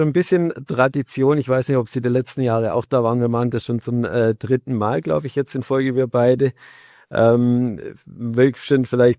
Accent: Baden-Württemberg, Germany; accent: Swabian; deshalb auch mein schwäbischer Akzent. Ich bin ursprünglich auch aus der Nähe von Stuttgart.

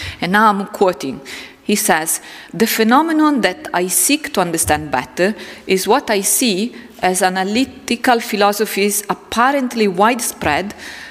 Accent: Lombardy, Italy; accent: Italian; English is a second language; I'm Italian. I'm just from the other side of the border, from Lombardia. But I think my accent, my Italian accent, which you can already hear when I speak English, would become really interesting when I speak German.

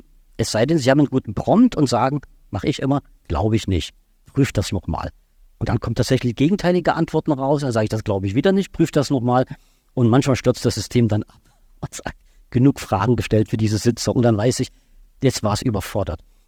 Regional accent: Baden-Württemberg, Germany; ich komme aus Baden-Württemberg und da durften wir zwei Semester nicht an den Universitäten erscheinen

